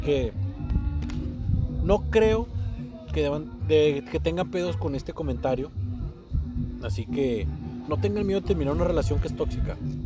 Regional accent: Nuevo León, Mexico; Y porque somos unos todólogos regios.

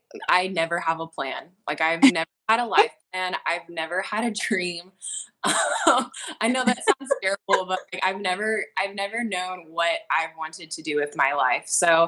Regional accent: Victoria, British Columbia, Canada; So I went back home to live with my parents, and I'm from Victoria. So I moved back to Victoria

